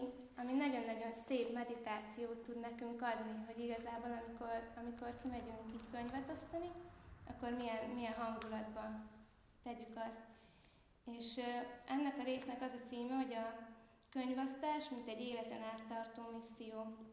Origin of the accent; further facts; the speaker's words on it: Budapest, Hungary; És hát én vérbeli pesti gyerek vagyok